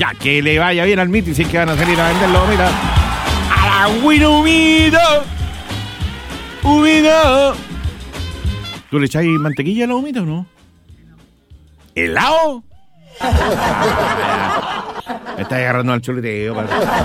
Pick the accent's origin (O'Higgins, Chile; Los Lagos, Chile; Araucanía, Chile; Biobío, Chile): Biobío, Chile; Talcahuano; Sí, pues yo nací en Talcahuano, así que yo soy marisquero.